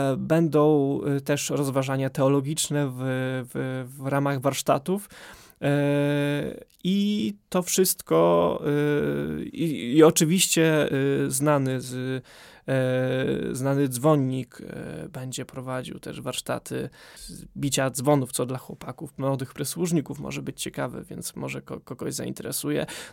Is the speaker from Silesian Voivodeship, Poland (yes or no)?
yes; Bielsko-Biała, Silesian Voivodeship, Poland; jako że jestem z Bielska, to wyjeżdżałem rano